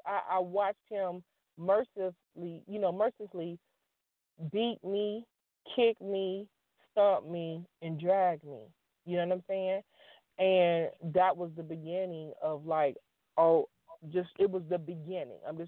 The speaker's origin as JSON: {"language": "English", "town": "Los Angeles", "region": "California", "country": "United States", "tie": "born or raised there", "said": "And then growing up, I'm growing up in South LA. I went to Gompers. I went to Locke High School, and so we fought boys."}